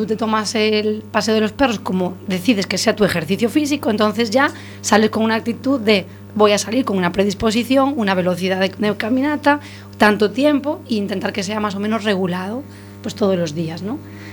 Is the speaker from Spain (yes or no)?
yes; Arteixo, Galicia, Spain; Además es que me acuerdo porque yo soy de Arteixo